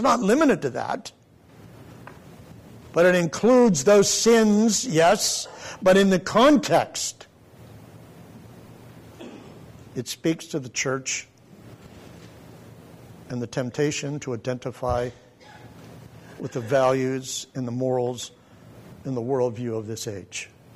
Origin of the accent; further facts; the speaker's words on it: Pennsylvania, United States; We sang it growing up in the Little Alliance Church in southwestern Pennsylvania.